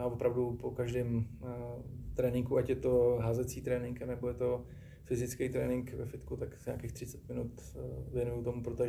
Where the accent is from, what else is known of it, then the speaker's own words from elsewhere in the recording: Prague, Czechia; Jsem Pražák.